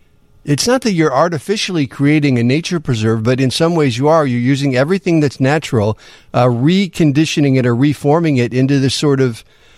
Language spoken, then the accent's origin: English; United States; I grew up on Lake Mantina, which was an abandoned gravel pit, I think, at one time, too.